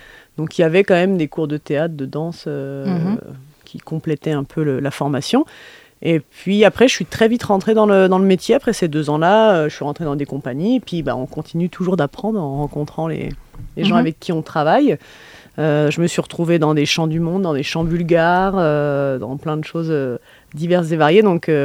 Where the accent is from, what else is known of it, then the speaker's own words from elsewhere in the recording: Chartres, Centre-Val de Loire, France; Je viens de Chartres, une petite ville au sud-ouest de Paris, 80 km.